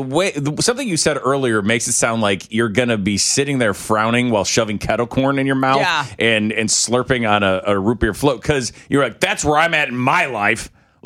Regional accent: Belleville, Illinois, United States; We had fairgrounds in my city where I grew up in Belleville, Illinois.

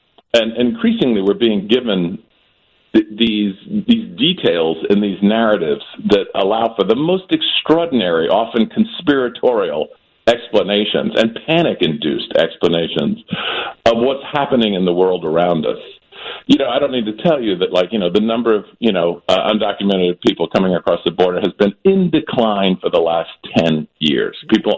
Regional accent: South Carolina, United States; I grew up in South Carolina.

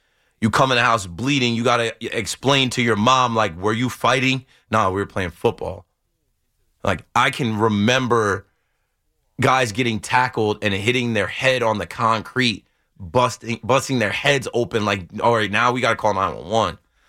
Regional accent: Ocean Township, New Jersey, United States; Growing up in Ocean Township, where I'm from, I grew up in Middlebrook Apartments, where we all have fields in front of our apartments.

